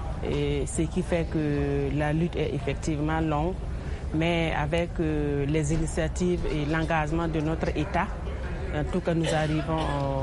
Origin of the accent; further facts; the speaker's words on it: Burkina Faso; étant donné que chez nous, au Burkina, les femmes sont 100% agricultrices et que les femmes n'ont pas accès à la terre chez nous, au Burkina